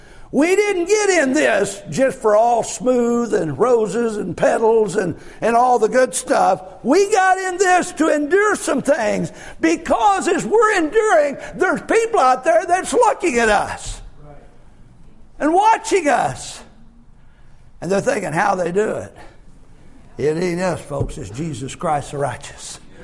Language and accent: English; Oklahoma, United States; I said, I'm from Oklahoma.